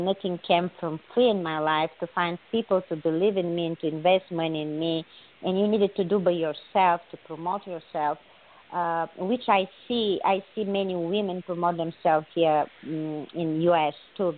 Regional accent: Bulgaria; English is a second language; moved away; I'm coming from Bulgaria. I was born there. In that time it was a communist country, women didn't have rights.

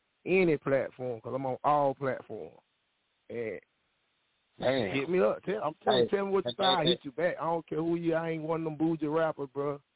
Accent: Valdosta, Georgia, United States; I'm from Valdosta, Georgia, you know what I'm saying? That's 229, South Georgia. Not Atlanta, Georgia. Every time I tell somebody I'm from Georgia, they think we from Atlanta, Georgia. I'm from South Georgia, you feel me?

